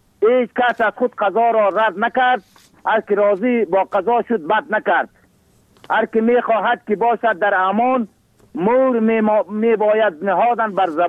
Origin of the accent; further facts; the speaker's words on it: Bamyan, Afghanistan; سید از رسوالی که احمد قریه یازر، فیلن در قریه کاغوز زندگی میکنم، ولایتم بامیان سید.